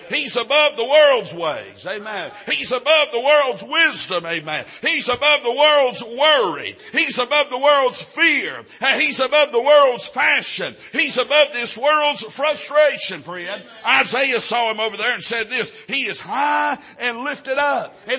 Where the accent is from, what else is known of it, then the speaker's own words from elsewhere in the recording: North Carolina, United States; You know, we're from North Carolina, brother. I ain't never seen a Taco John's.